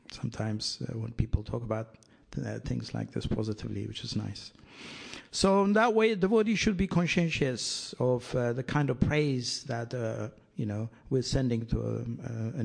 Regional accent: Ethiopia; I'm from East Africa, born in Ethiopia.

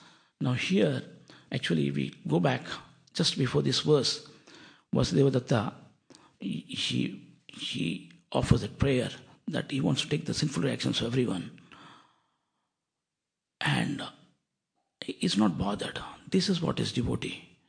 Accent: Andhra Pradesh, India; I mean, I am from Andhra Pradesh.

